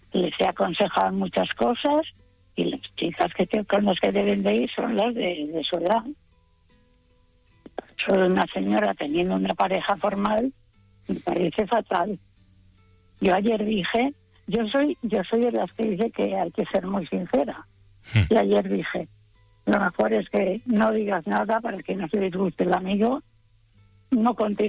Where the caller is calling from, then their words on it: Valencia, Valencian Community, Spain; Somos de Valencia.